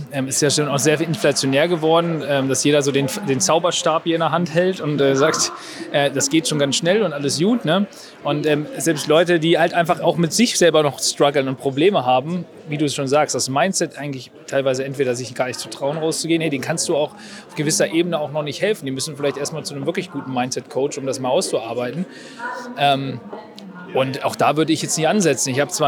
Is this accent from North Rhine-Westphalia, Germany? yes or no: no; Hannover, Lower Saxony, Germany; ich komme eigentlich aus Hannover hier mit dem Team